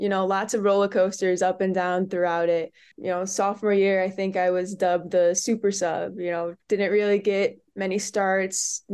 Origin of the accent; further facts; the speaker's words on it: Brunswick, Ohio, United States; I grew up in Brunswick, Ohio, played for Cleveland Football Club growing up